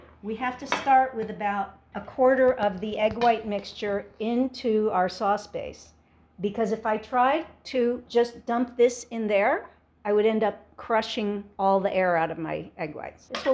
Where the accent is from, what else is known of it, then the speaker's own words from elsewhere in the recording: Hollywood, California, United States; My father was an actor. I grew up in Hollywood, and he was a wonderful man, but just not really qualified to be a parent.